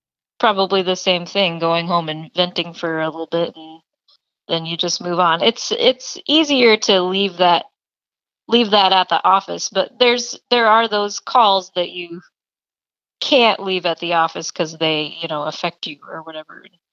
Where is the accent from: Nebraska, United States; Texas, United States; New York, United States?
Nebraska, United States; Because I'm from Nebraska.